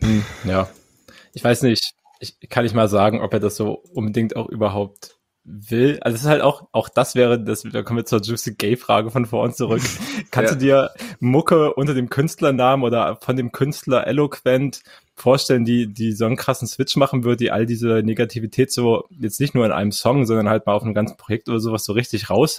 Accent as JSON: {"language": "German", "region": "East Germany", "country": "Germany", "said": "ich komme aus dem Osten"}